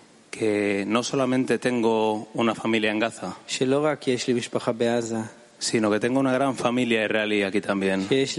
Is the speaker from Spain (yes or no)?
yes; Spain; Vengo de España.